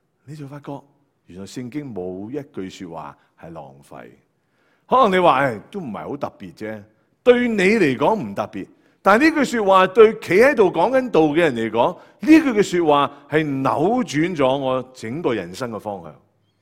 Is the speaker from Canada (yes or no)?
yes; Canada; 我哋加拿大人系咁样睇噶嘛？